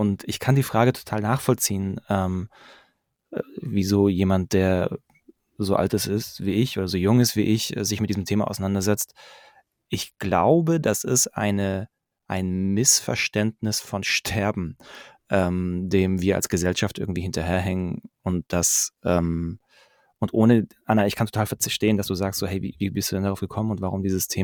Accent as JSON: {"language": "German", "town": "Pforzheim", "region": "Baden-Württemberg", "country": "Germany", "tie": "born or raised there", "lives_now": "Stuttgart, Germany", "said": "35, gebürtiger Pforzheimer, jetzt mittlerweile seit 10 Jahren in Stuttgart."}